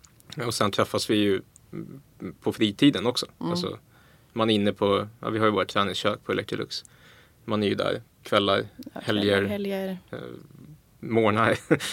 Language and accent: Swedish; Stockholm, Stockholm County, Sweden; det var på landet, jag är ju från Stockholm liksom